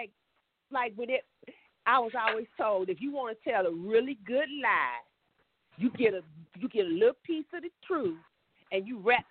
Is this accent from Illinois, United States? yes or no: yes; Chicago, Illinois, United States; where I grew up in Chicago, Tasha K get a beat down.